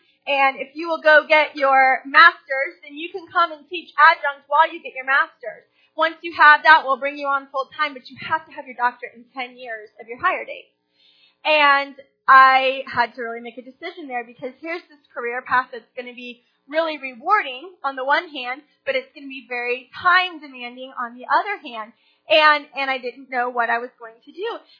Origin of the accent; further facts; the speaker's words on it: Kansas City, Missouri, United States; I grew up in Kansas City, and I had a youth group that was very close.